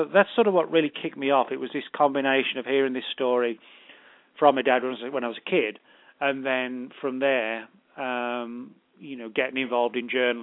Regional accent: England, United Kingdom; moved away as an adult; now in Dallas, United States; I grew up in England, and we live just outside Dallas. And I've been over lived here, I should say, about 11 years.

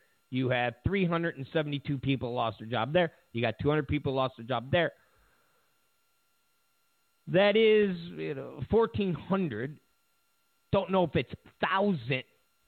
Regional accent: New York, United States; The thing about New Yorkers, I'm a New Yorker, we exaggerate.

